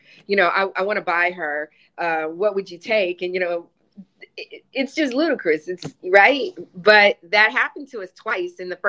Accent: Texas, United States; I'm a Texan, you know, and that's in Texas.

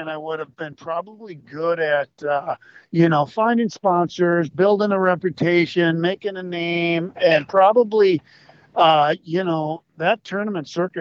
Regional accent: Brainerd, Minnesota, United States; I grew up in the Brainerd area. I was kind of an army brat. My dad took a recruiting command in Brainerd, Minnesota.

